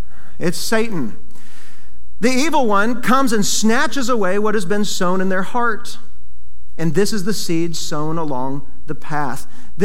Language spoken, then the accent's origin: English; Iowa, United States; before they had combines and all these big tractors like I grew up with in Iowa.